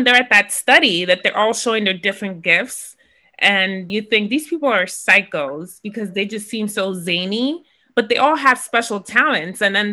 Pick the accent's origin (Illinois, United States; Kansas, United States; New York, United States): New York, United States; Well, as a New Yorker, appreciate that they were in New York.